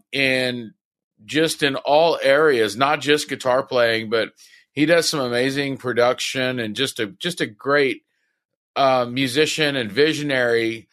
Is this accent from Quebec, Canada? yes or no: no; Victoria, British Columbia, Canada; Weston's from my hometown of Victoria